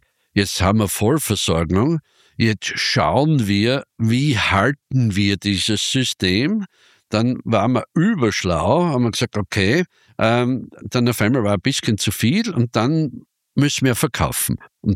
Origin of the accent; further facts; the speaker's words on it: Styria, Austria; Bei uns in der Steiermark ist es so, dass wir in den letzten Jahren oder letzten Jahrzehnten extrem mit Spätfrösten zu kämpfen haben.